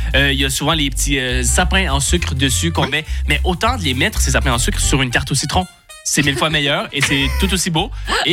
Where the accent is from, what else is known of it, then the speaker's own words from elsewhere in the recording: United States; French is a second language; je suis américain, on a nord-américain, on adore le sucre.